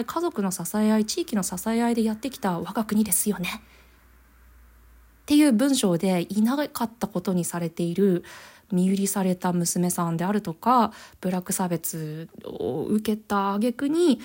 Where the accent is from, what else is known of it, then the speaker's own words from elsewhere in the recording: Kanagawa, Japan; 私神奈川出身なんだけどさ、横浜の高校に通ってて、